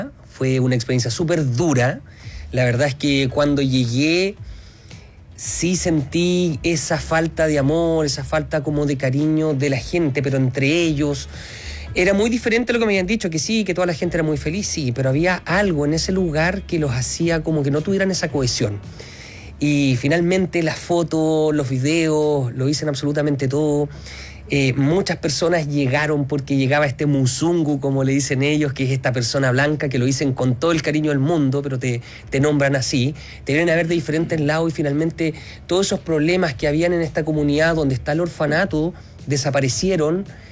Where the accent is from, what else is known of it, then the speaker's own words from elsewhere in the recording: Concepción, Biobío, Chile; Yo soy de Concepción, entonces quería hacer algo en el Gran Concepción